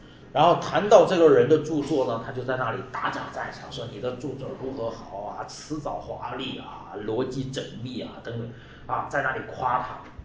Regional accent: China; 其实我们中国人呢比较喜欢虚名

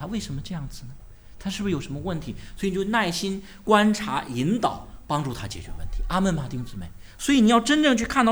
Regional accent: China; 就是我们中国人是特别受孔孟之道的影响

